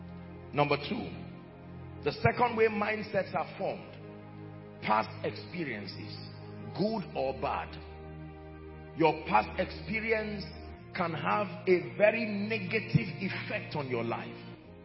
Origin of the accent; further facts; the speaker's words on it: Middle Belt, Nigeria; Because we come from different cultures. I come from the Middle Belt, for instance.